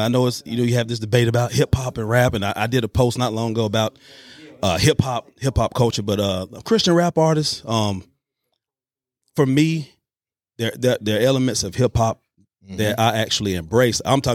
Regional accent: Charlotte, North Carolina, United States; now in Concord, United States; Yeah. Well, I live in Concord, so I'm from Charlotte. It's right down the road.

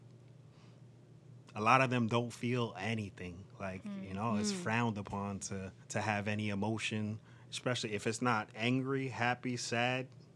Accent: Bronx, New York, United States; I'm born and raised in the Bronx.

